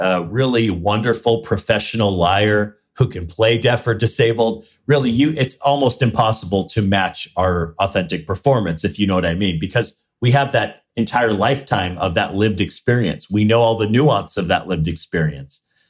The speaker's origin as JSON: {"language": "English", "region": "Arizona", "country": "United States", "said": "You know, I'm from Arizona. I'm not a fisherman. We don't have an ocean in Arizona, if you know what I mean."}